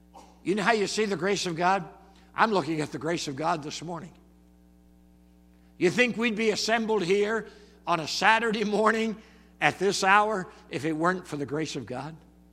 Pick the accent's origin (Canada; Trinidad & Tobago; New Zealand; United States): Canada; Now, I come from Canada originally, so if you're Canadian, you've got to be a hockey fan.